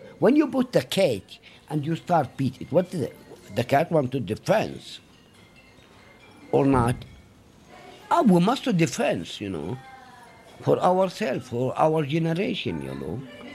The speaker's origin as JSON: {"language": "English", "town": "Hebron", "region": "West Bank", "country": "Palestine", "second_language": "English", "said": "I am from Hebron. I live in the Baca Valley from long, long time, about 800 years ago."}